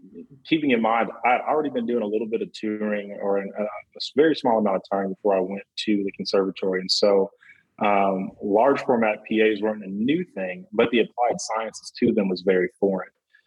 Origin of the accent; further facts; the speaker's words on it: Tulsa, Oklahoma, United States; I grew up in Tulsa, Oklahoma, and our hardcore Christians will know the name Carlton Pearson.